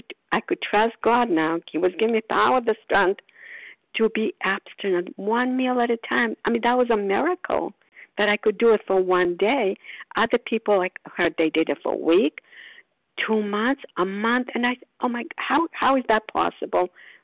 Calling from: Port Charlotte, Florida, United States; calling from Port Charlotte, Florida.

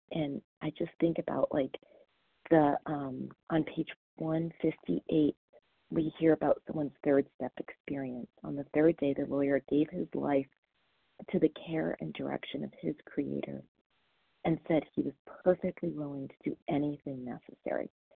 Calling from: Colorado, United States; I'm calling from Colorado

